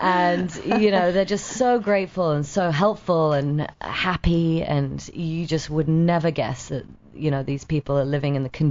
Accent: Yorkshire and the Humber, United Kingdom; also born or lived in York; now in Los Angeles, United States; I'm originally from the north. I grew up in the Yorkshire Dales.

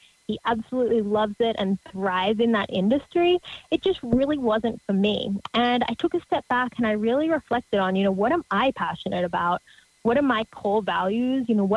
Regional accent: Australia; moved away as an adult; now in United States; You might be able to tell from my crazy accent that I grew up down under in Australia. So I'm not from this part of the world, but moved to America about 4 years ago.

